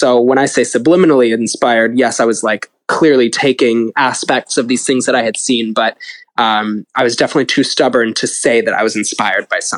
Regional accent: Chicago, Illinois, United States; because I'm from Chicago, so we'd go to like the Art Institute of Chicago, especially like on field trips.

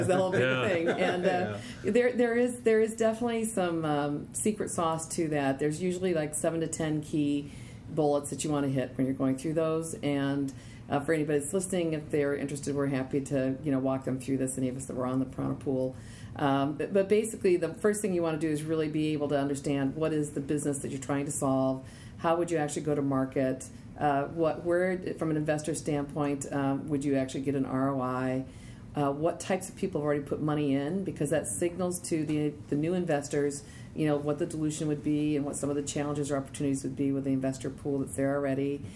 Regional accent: Minnesota, United States; moved away as an adult; My background is working in the technologies companies, and I'm from Minnesota. The last 22 years I've been in Silicon Valley

